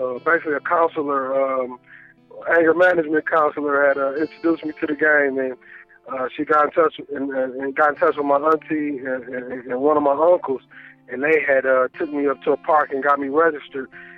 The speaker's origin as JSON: {"language": "English", "town": "Pontiac", "region": "Michigan", "country": "United States", "tie": "born or raised there", "said": "Pontiac was a rough life, man. Like I said, man, my mother was she was on heroin, and you know, I had my brother and my older sister, and and, you know, in Michigan"}